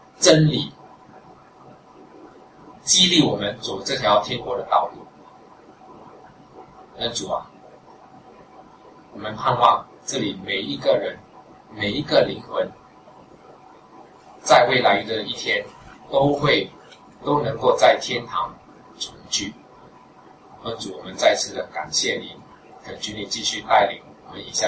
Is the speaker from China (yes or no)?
no; Singapore; 你知道我们是新加坡人